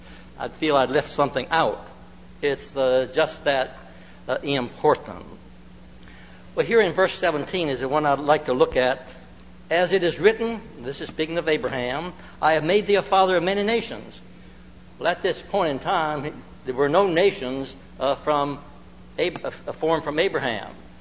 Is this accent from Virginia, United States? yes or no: yes; Virginia, United States; When I first became a Christian, I grew up in Northern Virginia, and Alva Huffer had a radio program.